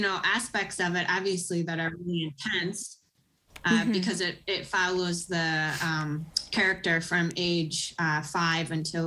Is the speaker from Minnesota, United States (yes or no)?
yes; Minnesota, United States; Well, I grew up here in Minnesota